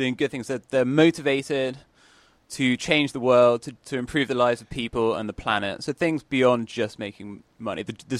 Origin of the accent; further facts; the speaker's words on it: Bristol, South West England, United Kingdom; now in United States; I'm from Bristol in England.